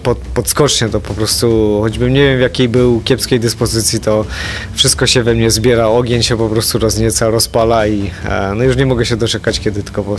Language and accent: Polish; Zakopane, Lesser Poland, Poland; no to jest miejsce, gdzie się urodziłem, skoczni, na których się wychowałem i zawsze Zakopane będzie najbliższe memu sercu.